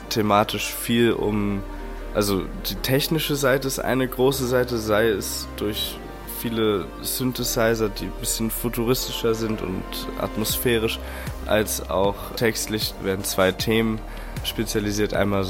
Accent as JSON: {"language": "German", "town": "Saarbrücken", "region": "Saarland", "country": "Germany", "said": "ich komme aus Saarbrücken"}